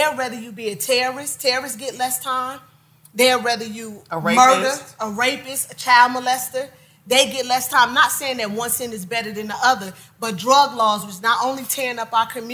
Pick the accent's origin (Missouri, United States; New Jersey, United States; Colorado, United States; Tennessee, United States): New Jersey, United States; now in Atlanta, United States; and being a city girl coming to Atlanta, people always think Atlanta's slow. You know, from up north, I'm from Jersey.